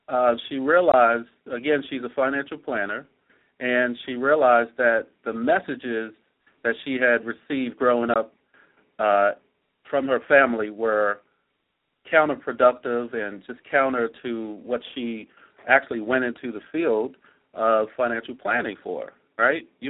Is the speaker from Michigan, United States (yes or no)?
no; Baltimore, Maryland, United States; So born and raised in West Baltimore, Maryland, youngest of six, and, you know, in the neighborhood and even within our family experienced violence.